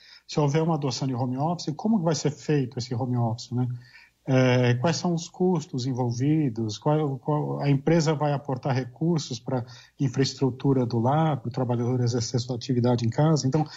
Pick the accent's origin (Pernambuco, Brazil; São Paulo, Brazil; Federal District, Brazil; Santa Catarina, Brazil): São Paulo, Brazil; São Paulo, né, de onde eu sou